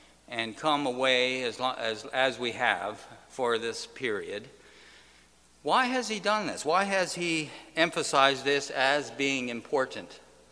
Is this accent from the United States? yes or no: no; Canada; I'm from Canada, so I'm one of the few that are here from Canada